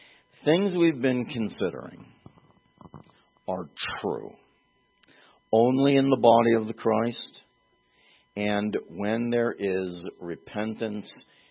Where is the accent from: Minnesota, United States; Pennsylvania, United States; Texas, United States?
Pennsylvania, United States; Pittsburgh; But when I was growing up in Pittsburgh, you had the Port Authority Transit, and something you could buy.